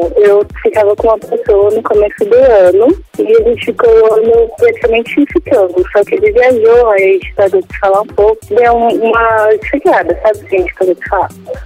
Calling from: Brasília, Federal District, Brazil; Eu falo de Brasília.

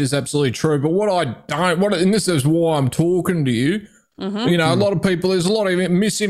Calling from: Narre Warren, Victoria, Australia; I'm calling in from Narre Warren.

